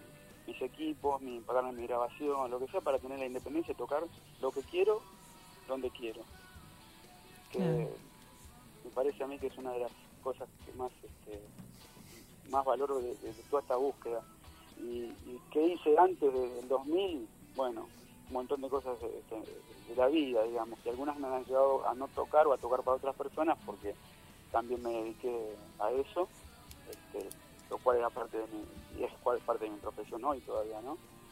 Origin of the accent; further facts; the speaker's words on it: Quilmes, Buenos Aires Province, Argentina; Yo viví y nací en Quilmes